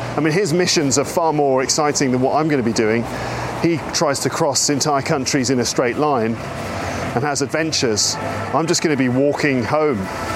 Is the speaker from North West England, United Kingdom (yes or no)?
no; London, United Kingdom; compare it to London, which is basically my hometown, kind of.